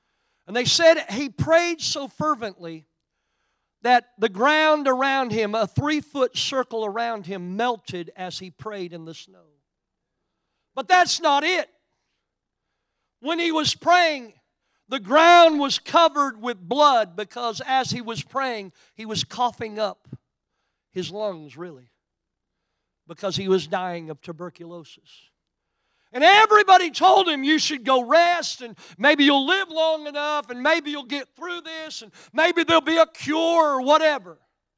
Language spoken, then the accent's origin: English; Oklahoma, United States; And because I come from Oklahoma, I don't speak Urdu any better than you do.